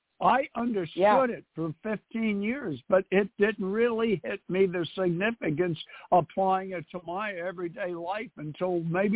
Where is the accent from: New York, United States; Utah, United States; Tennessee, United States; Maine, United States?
New York, United States; New York City; I was raised in New York City, and you know, in New York City, in the housing projects, you don't have many.